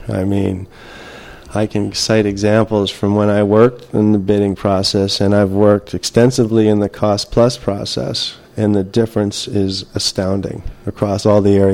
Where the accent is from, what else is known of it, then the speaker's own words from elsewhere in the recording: United States; I'm American. Americans aren't the most popular people in the world anymore.